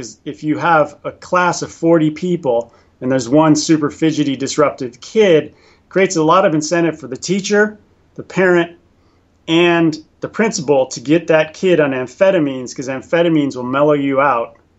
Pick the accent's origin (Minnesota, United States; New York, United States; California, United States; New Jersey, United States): California, United States; San Diego; born there; Yeah, and no, I'm an American. I was born in San Diego.